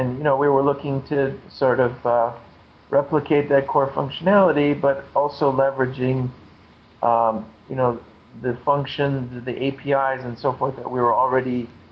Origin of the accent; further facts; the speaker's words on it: Chicago, Illinois, United States; moved away as an adult; now in Shenzhen, China; I'm from Chicago originally in the U.S. I came here to teach English about a decade ago, and I got hooked here, and my wife is Chinese, and I'm living here with my family.